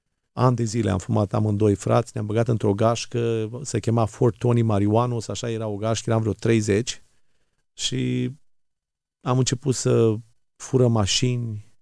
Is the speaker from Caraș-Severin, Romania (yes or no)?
yes; Anina, Caraș-Severin, Romania; also born or lived in Moara; now in United States; născut într-o familie de oameni credincioși, penticostali, tata proroc, mama proroc, m-am născut la Moara, în județul Suceava, părinții se trag din Botoșani, la vârsta de 4 ani am plecat la Anina, Banat, de acolo în 89 am trecut granița